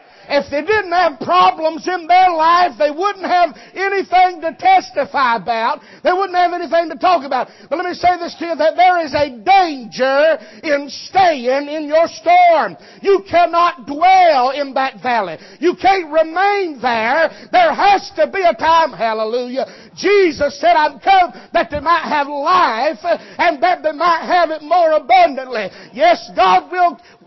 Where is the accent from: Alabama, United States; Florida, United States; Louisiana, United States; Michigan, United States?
Alabama, United States; Now, I'm from Alabama. Whirlwinds makes me nervous.